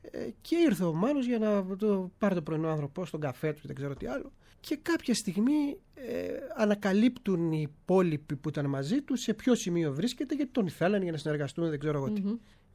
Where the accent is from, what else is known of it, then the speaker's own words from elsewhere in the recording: Anogeia, Crete, Greece; επειδή είμαι από τα Νόγια